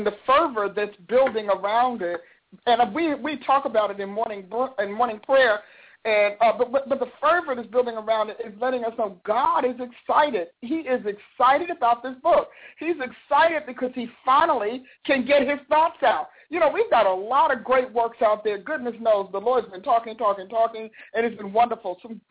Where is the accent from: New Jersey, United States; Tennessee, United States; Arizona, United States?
New Jersey, United States; You know that I'm from Jersey